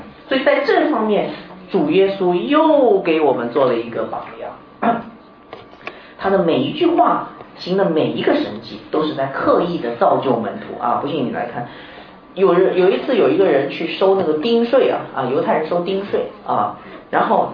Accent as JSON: {"language": "Chinese", "region": "Shanghai", "country": "China", "tie": "born or raised there", "said": "因为我现在在上海长大"}